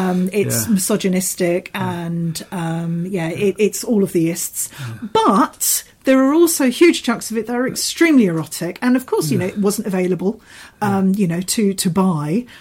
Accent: Canterbury, South East England, United Kingdom; But as I say, born and bred in Canterbury, but my family are all Scots.

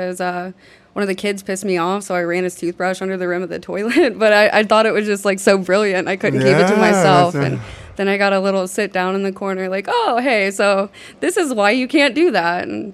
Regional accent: Illinois, United States; I'm from Central Illinois, and it's like I call myself one of the children of the corn.

